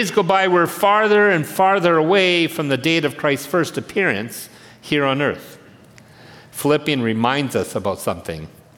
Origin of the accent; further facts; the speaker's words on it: Regina, Saskatchewan, Canada; I remember when I grew up in Regina